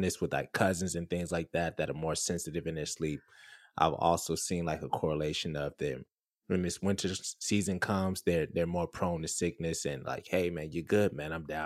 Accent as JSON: {"language": "English", "region": "Florida", "country": "United States", "tie": "born there", "said": "Like I could sleep through a hurricane. I've slept through hurricanes. Mm-hmm. I was born in Florida."}